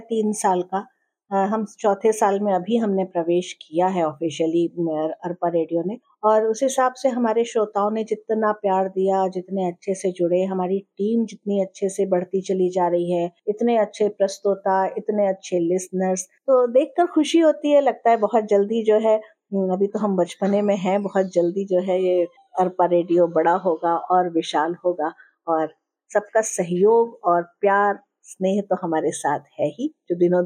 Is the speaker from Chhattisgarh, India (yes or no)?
yes; Bilaspur, Chhattisgarh, India; हम लोग बिलासपुर के रहने वाले हैं